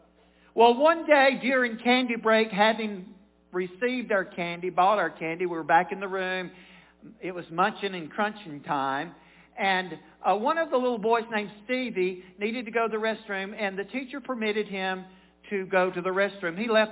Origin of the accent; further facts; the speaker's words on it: Brilliant, Ohio, United States; Yes, I'm from Brilliant.